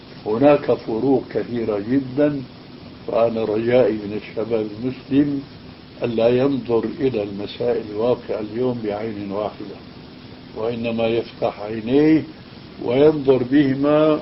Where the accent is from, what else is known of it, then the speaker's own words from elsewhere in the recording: Damascus, Damascus Governorate, Syria; moved away; also born or lived in Albania; أنا ما هاجرت من سوريا إلى هنا بعد الثورة التي قامت هنا، لا، أنا كنت أنظر من بعيد، وهذا لعله بعد الله من فضل والدي رحمه الله الذي هاجر بنا من ألبانيا إلى